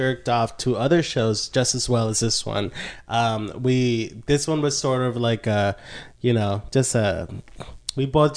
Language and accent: English; Mexico; I grew up in Mexico